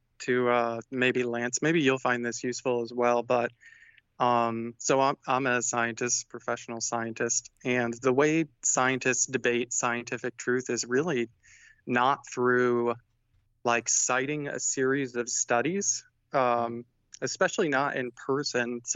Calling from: Cincinnati, Ohio, United States; from Ohio. Calling from Cincinnati.

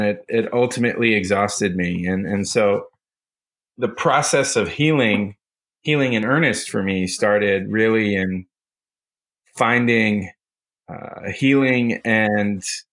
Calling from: Los Angeles, California, United States; I'm calling in from Beverly Grove neighborhood in Los Angeles from my back office, which is a converted garage.

